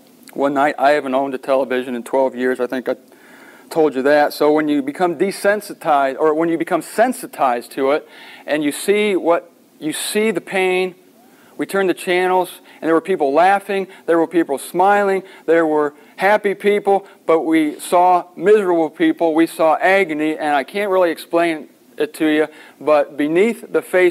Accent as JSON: {"language": "English", "town": "Canton", "country": "United States", "said": "I'm from Canton."}